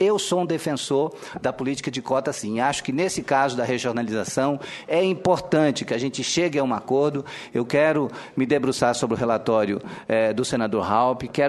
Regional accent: Acre, Brazil; tinha vergonha de dizer que era do Acre.

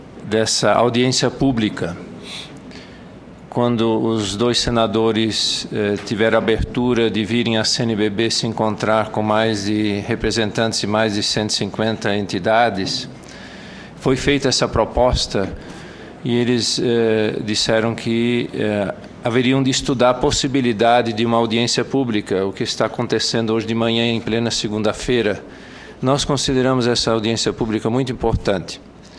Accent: Santa Catarina, Brazil; Eu sou catarinense. … não é sobrenome.

